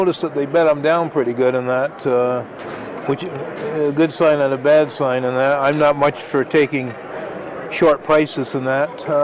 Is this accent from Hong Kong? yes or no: no; Canada; I'm a Canadian.